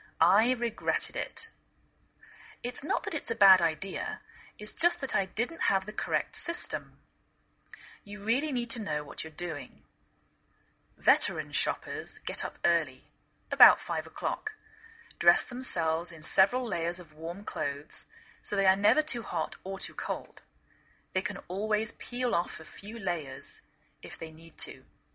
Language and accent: English; England, United Kingdom; now in United States